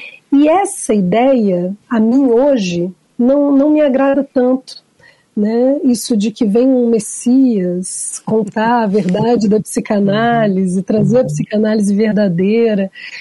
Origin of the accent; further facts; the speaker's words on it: Brasília, Federal District, Brazil; Eu sou de Brasília, e aqui em Brasília, quando eu estava no mestrado, logo recém-formada